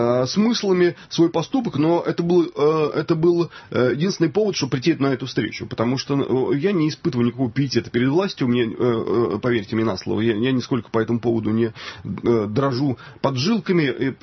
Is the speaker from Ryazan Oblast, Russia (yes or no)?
yes; Ryazan Oblast, Russia; born there; now in Nizhny Novgorod, Russia; сам-то я родился в Рязанской области, другие мои предки из Липецкой губернии, живу я в Нижнем Новгороде. Все-таки я человек из такой, из провинции.